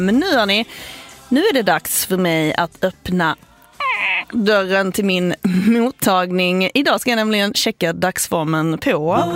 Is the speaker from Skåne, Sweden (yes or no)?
yes; Skåne, Sweden; accent: Scanian; Skärmtid, jag pratar skånska tyvärr.